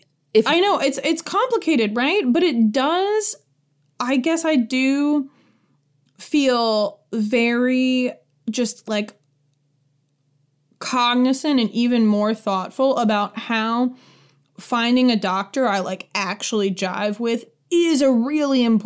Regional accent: Midwest, United States; That's the most LA thing I've said as the Midwesterner on this show.

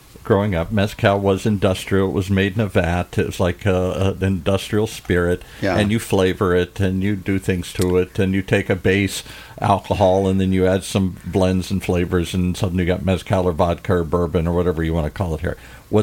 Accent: Ireland; I'm Irish, so I'm familiar with whiskey and scotch and stuff.

